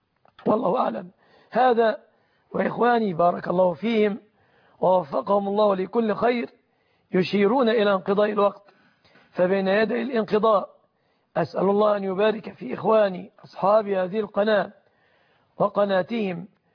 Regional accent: Egypt; بلادنا مصر

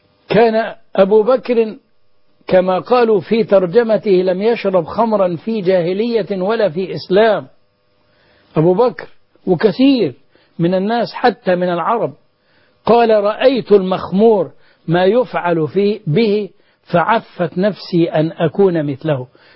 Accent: Egypt; وأن يحفظ بلدنا مصر

